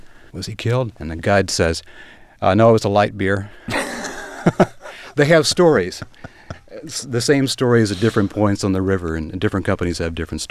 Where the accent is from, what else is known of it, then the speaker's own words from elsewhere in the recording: Ashland, Kentucky, United States; which then goes past my hometown of Ashland, Kentucky.